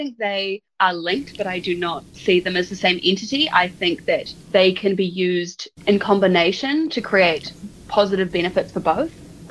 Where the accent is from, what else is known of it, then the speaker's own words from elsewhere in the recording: Dunedin, Otago, New Zealand; I am born and raised in Dunedin, so I have lived here in pretty much my whole entire life. I lived briefly in Brisbane for 2 months early in the year, but other than that, I have always been in Dunedin.